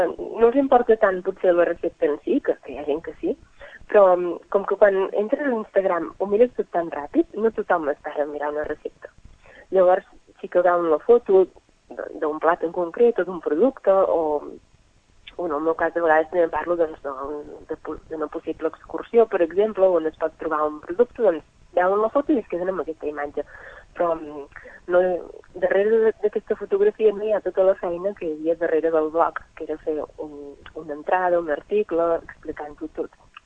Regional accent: Igualada, Catalonia, Spain; soc d'Igualada i tinc 29 anys i vaig estudiar arquitectura i també pastisseria.

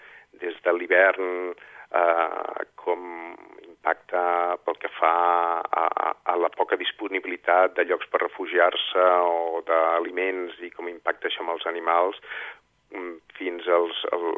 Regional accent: L'Espluga de Francolí, Catalonia, Spain; la gent que som de l'Espluga o que vivim en un espai rural

